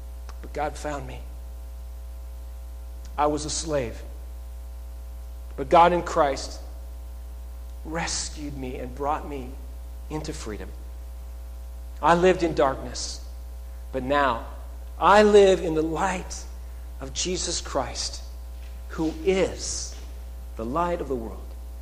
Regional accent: Red Deer, Alberta, Canada; When I was a lad growing up in Red Deer, Alberta, Canada, I attended a small Christian school.

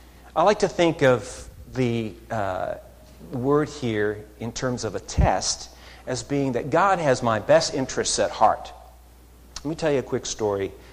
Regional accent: Canada; Now, I was living in Canada at the time. I'm Canadian.

